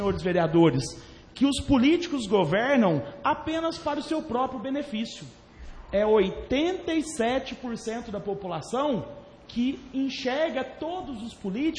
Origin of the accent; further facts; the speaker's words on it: Brazil; Portanto, nós hoje, como brasileiros, no sentido de democracia, não passaríamos de ano.